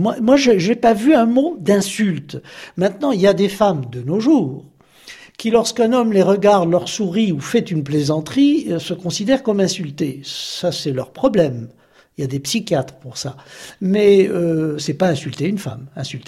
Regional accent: Algeria; born there; Je suis né en Algérie. Je suis ce qu'on appelle un pied noir. J'ai 74 ans

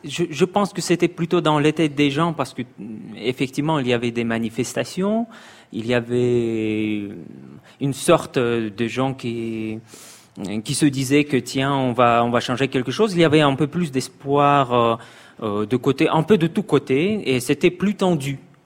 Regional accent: Moscow, Russia; born there; French is a second language; Je suis né à Moscou et j'ai aucun envie de quitter. J'adore notre ville.

